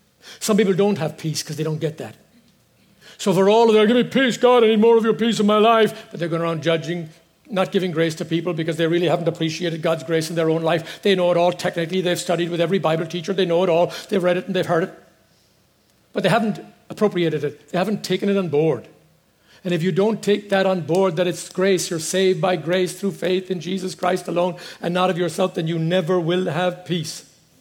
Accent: Ireland; I thought, of course, I loved it being Irish too when he compared it to that.

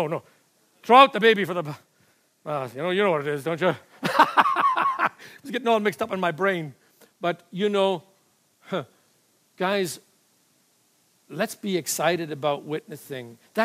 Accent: Ireland; I suppose being Irish has something to do with it

